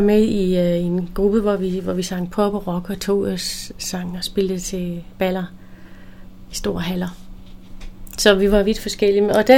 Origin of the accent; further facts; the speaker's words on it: Ærø, Region of Southern Denmark, Denmark; og jeg er ærøbo, så